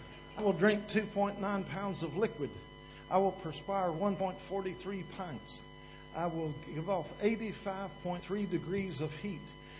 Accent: Kentucky, United States; I'm from Kentucky, so I'm not good with numbers. There's three kinds of fellers in Kentucky

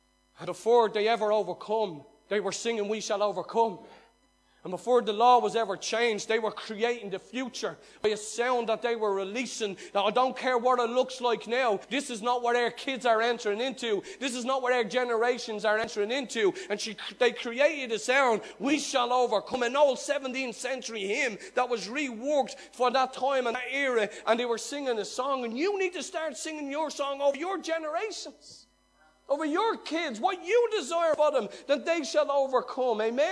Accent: Ireland; I don't know about you, but when I listen to him, something in me rises as an Irishman.

